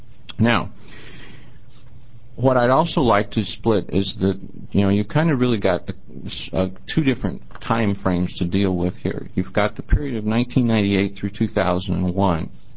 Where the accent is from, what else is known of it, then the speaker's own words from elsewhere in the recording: Beaverton, Oregon, United States; also born or lived in Klamath Falls; I'm a tax and estate planning attorney from Beaverton, Oregon. I was born in Klamath Falls